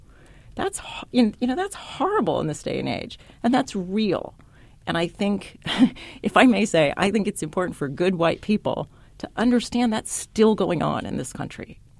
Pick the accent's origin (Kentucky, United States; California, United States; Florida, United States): California, United States; San Diego; I grew up in San Diego, California. So every kid had a beach party for their birthday.